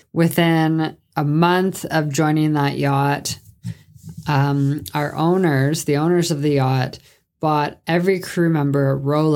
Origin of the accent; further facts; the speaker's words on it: Sault Ste. Marie, Ontario, Canada; because I'm from Sault Ste. Marie, Ontario.